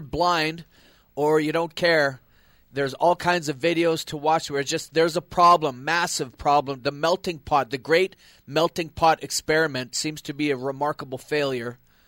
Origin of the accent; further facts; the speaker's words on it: Canada; I'm Canadian